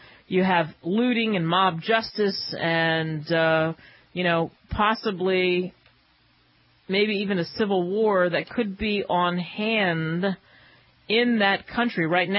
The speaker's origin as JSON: {"language": "English", "region": "Pennsylvania", "country": "United States", "tie": "born or raised there", "said": "and I grew up in outside of Philadelphia. So I always rooted for the Eagles."}